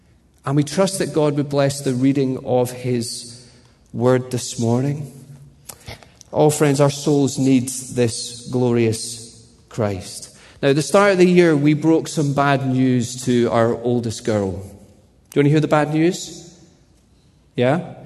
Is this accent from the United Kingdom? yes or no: yes; Edinburgh, Scotland, United Kingdom; We're from Edinburgh in Scotland. I'm a pastor there.